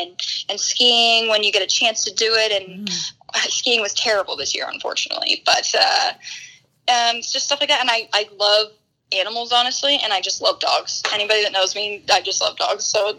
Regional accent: Colorado, United States; obviously I'm from Colorado, so growing up, you know, doing a lot of outdoor activities

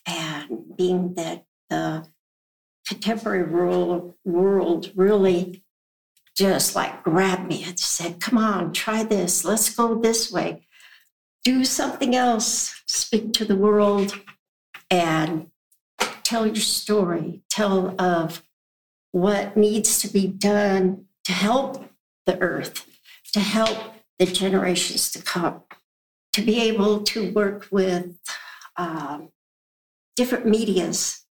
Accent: Rosebud, South Dakota, United States; I'm from South Dakota, Rosebud, Siganju.

